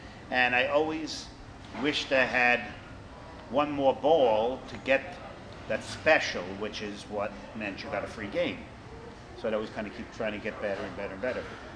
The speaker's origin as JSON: {"language": "English", "town": "New York City", "region": "New York", "country": "United States", "tie": "born or raised there", "said": "I grew up in the Bronx, and New York City, it was against the law to have pinball."}